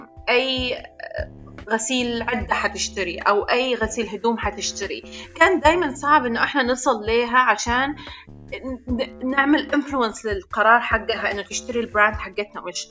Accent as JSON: {"language": "Arabic", "country": "New Zealand", "tie": "born or raised there", "also_born_or_lived": "Khartoum, Sudan", "lives_now": "Dubai, United Arab Emirates", "said": "أنا تولدت في الخرطوم بس تربيت في نيوزيلندا وهسا عايشة في دبي."}